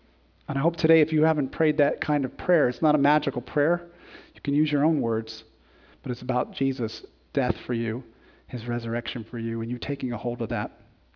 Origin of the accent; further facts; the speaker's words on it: Connecticut, United States; also born or lived in Jacksonville, Florida; When I was in college, I came home from Jacksonville, Florida, where I was in college, came back to my home church in Connecticut